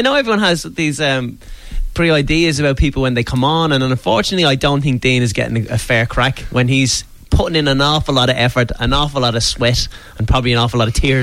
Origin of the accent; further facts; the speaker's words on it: Leinster, Ireland; It was actually filmed in my hometown in Wicklow.